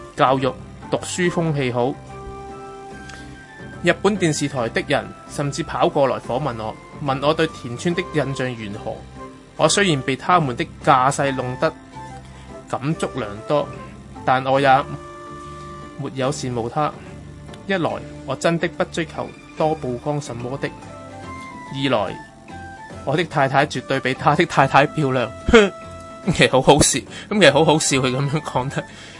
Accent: Hong Kong; 我只不过衷心地希望我们香港人能少一点势利浮夸

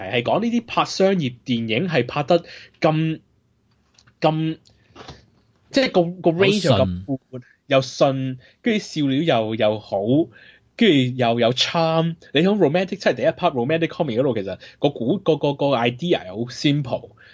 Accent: Hong Kong; 我哋香港人，我諗要睇翻呢啲戲

